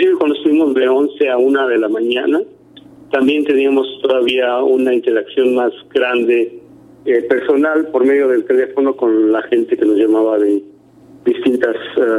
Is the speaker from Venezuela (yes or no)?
no; Mexico; Nosotros somos de México y en México se vive una cuestión de violencia